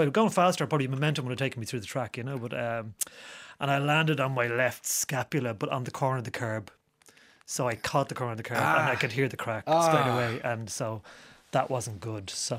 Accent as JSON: {"language": "English", "town": "Dublin", "region": "Leinster", "country": "Ireland", "tie": "born or raised there", "said": "I grew up in Santry."}